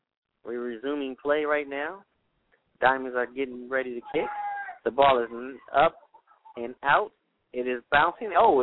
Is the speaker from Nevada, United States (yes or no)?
yes; Las Vegas, Nevada, United States; Yeah, I'm promoting it because I'm from Las Vegas.